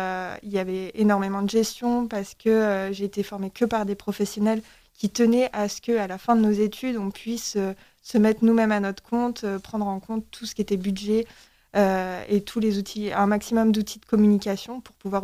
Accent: Château-du-Loir, Pays de la Loire, France; Moi, je suis originaire du sud de la Sarre, donc Château du Loir.

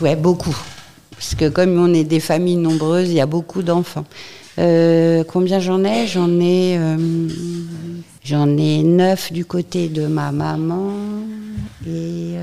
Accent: Île-de-France, France; also born or lived in Loire-Atlantique; now in Sarthe, France; Je viens de banlieue parisienne. J'ai fait toute mon enfance en banlieue parisienne. J'ai habité 2 ans au bord de mer dans la Loire-Atlantique et maintenant je suis en Sarthe.

